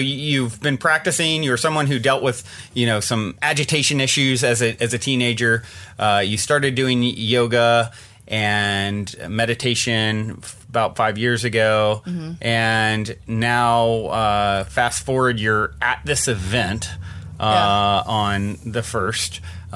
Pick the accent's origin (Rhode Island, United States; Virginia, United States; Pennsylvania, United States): Virginia, United States; As I remember, as a kid, I grew up in Virginia